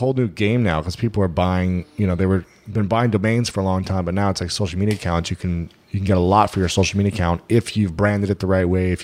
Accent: Ohio, United States; I'm from Ohio.

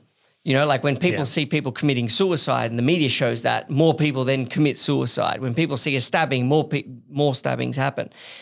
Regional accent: Paris, Île-de-France, France; You know, I went to Paris, like, I grew up in Paris.

